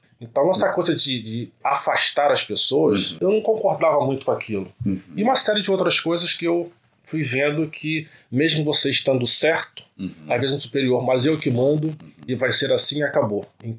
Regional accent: Rio de Janeiro, Brazil; Jacarepaguá. Nascido e criado em Jacarepaguá.

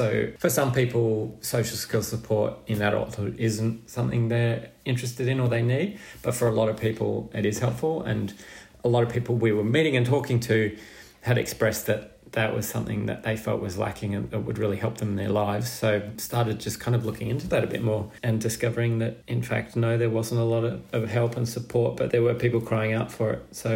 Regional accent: Canberra, Australian Capital Territory, Australia; I mean, I was from Canberra. I didn't know anyone, didn't know how to go about it

